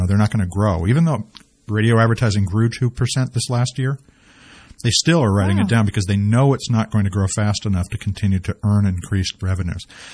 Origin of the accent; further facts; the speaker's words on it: Louisiana, United States; I'm from Louisiana, man.